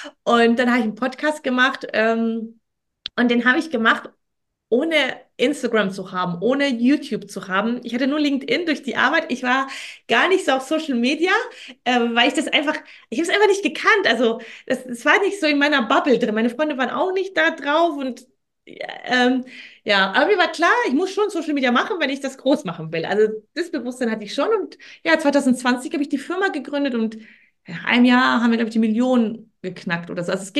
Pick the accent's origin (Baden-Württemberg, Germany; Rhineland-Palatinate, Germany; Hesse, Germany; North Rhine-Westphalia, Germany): North Rhine-Westphalia, Germany; Wuppertal; ich komme aus Wuppertal, muss man dazu sagen, und ich habe in Düsseldorf studiert.